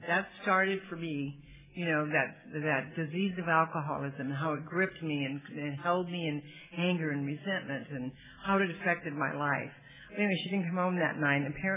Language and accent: English; Chicago, Illinois, United States; born there; I was born in a family, you know, from Wisconsin. In Chicago, I was born in Chicago